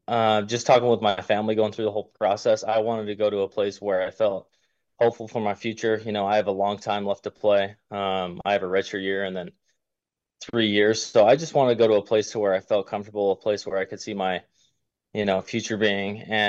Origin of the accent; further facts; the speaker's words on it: Springville, Utah, United States; Yeah, so I grew up in Springville, Utah, which is just 15 minutes, 20 minutes down the road from Lavelle Edwards Stadium.